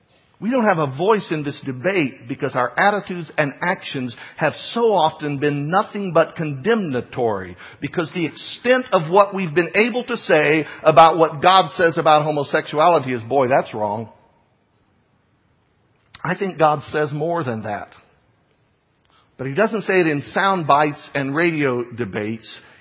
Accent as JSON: {"language": "English", "country": "United States", "said": "I'm an American."}